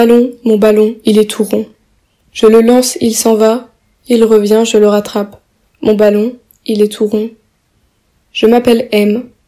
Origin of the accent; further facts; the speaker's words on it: Chad; je viens du Tchad, j'ai l'âge de 16 ans.